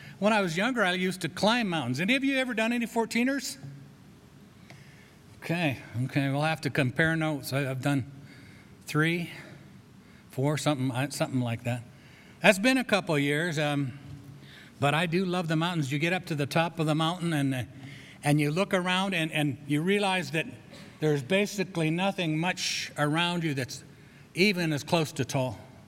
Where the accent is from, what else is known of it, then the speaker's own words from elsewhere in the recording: Grand Junction, Colorado, United States; also born or lived in Arvada; I've born and raised in Grand Junction, and then I've lived in Arvada.